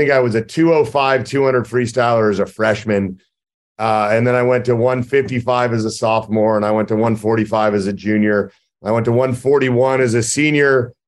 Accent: Orinda, California, United States; I grew up in Orinda. And I was a baseball player, and tennis were kind of my two major sports.

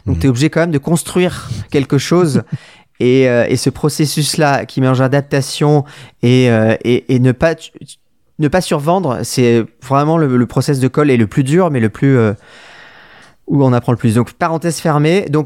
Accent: Brittany, France; moi je suis breton.

